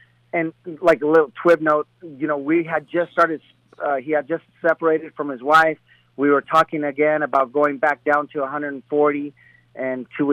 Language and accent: English; Colombia; now in United States; I was born in Colombia, South America. My family migrated here to the States, and I got into sports when I was younger in Colombia.